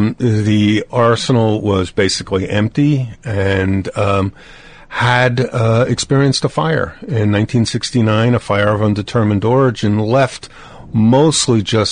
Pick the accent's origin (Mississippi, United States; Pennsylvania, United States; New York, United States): New York, United States; Dobbs Ferry; I grew up downriver in Dobbs Ferry, New York.